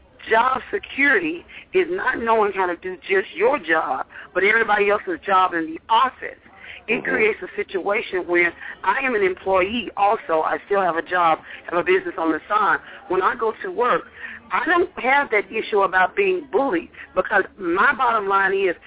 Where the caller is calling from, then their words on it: Atlanta, Georgia, United States; I'm calling from Atlanta, and my comment is this.